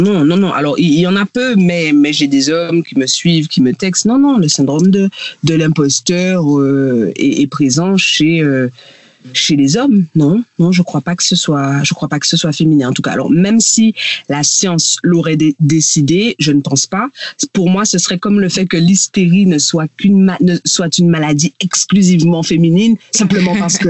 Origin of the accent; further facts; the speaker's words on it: Guadeloupe, France; now in Réunion, France; je suis guadeloupéenne et je vis à La Réunion.